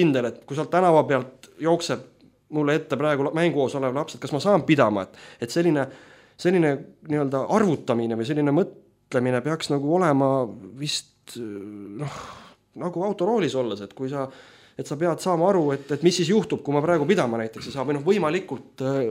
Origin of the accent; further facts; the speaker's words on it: Kehra, Harju County, Estonia; kui ma olin lapsepõlves, olin Kehras